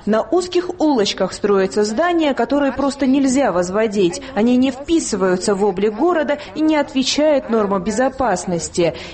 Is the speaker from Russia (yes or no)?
no; Georgia; Мы, грузины, слишком быстрый народ, хотим все и сразу.